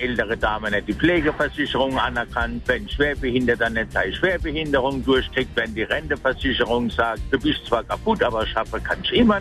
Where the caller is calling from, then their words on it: Blaufelden, Baden-Württemberg, Germany; In der Nähe von Riedbach in Blaufelden.